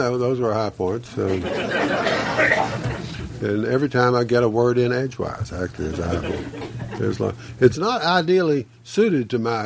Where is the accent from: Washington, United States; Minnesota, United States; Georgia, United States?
Georgia, United States; Decatur; my hometown has become much cooler than I have, and I went to a restaurant there called the Iberian Pig, which is Well, so Decatur now is full of all sorts of way beyond Southern food